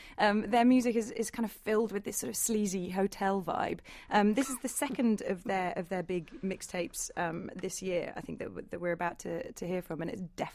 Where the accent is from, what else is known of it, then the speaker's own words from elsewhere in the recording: London, United Kingdom; But as a Londoner responding to the London's in flames criticism, yes, London was terrible